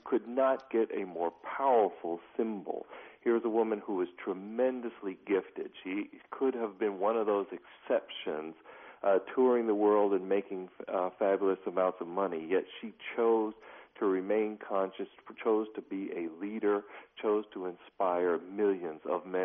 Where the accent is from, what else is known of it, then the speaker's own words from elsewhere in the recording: Kenya; also born or lived in Tunisia; I am African American, but I did grow up in Africa. I grew up in Kenya and Tunisia